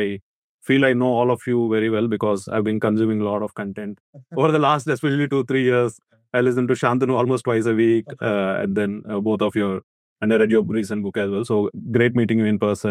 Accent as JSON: {"language": "English", "town": "Vijayawada", "region": "Andhra Pradesh", "country": "India", "second_language": "English", "moved": "as an adult", "lives_now": "United States", "said": "So I am from Vijayawada in Andhra Pradesh. Yeah. So I mean, I grew up like in a village like close by, but I did my undergrad in Vijayawada. So after that, I went to US in 2005"}